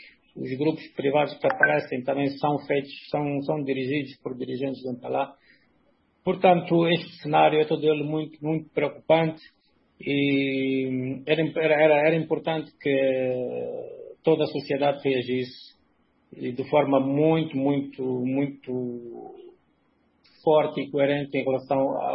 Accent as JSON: {"language": "Portuguese", "country": "Angola", "said": "nós angolanos"}